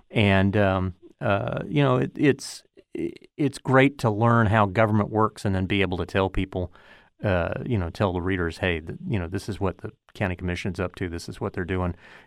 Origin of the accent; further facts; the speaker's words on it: Pensacola, Florida, United States; I did an internship with the Pensacola News Journal, my hometown paper, and then they that did not freak them out as much as it probably should have, and so they hired me to come back.